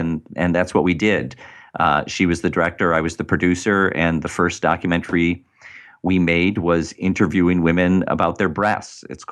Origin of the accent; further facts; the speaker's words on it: Detroit, Michigan, United States; I grew up in Detroit or in the suburbs of Detroit, went to high school in the city.